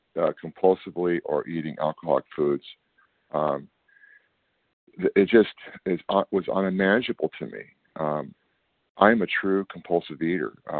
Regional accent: California, United States; I'm from Northern California.

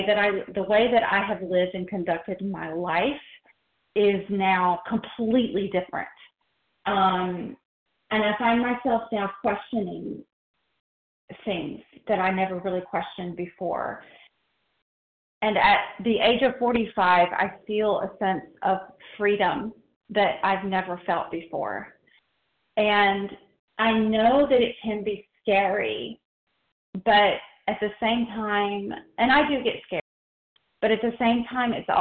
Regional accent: Georgia, United States; I grew up in South Georgia, and I grew up in a Southern Baptist church, and there was a lot of loud preaching.

